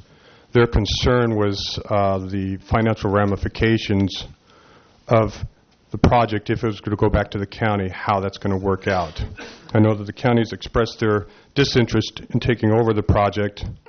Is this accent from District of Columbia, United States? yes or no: no; Los Osos, California, United States; Good afternoon. … I'm from Los Osos.